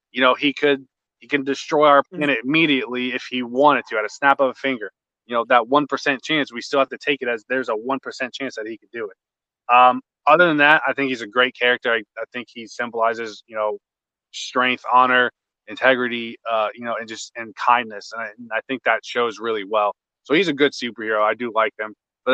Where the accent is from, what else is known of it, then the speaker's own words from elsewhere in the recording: Spring Hill, United States; I was born and raised in Spring Hill. I grew up there.